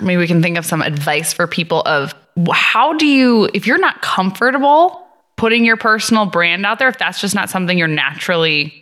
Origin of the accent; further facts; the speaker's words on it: Chicago, Illinois, United States; But I'm from Chicago, so I'm actually a Chicago Bears fan.